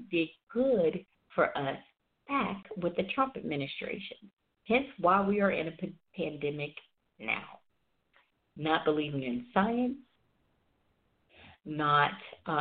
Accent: Tennessee, United States; From where I'm from the southern area, I'm from Tennessee

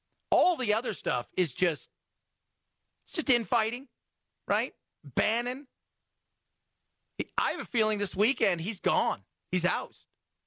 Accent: California, United States; But it's always because I'm a Californian.

